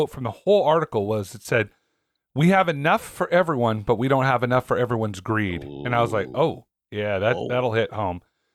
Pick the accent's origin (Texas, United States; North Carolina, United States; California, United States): California, United States; Cloverdale; when I was a kid growing up in Cloverdale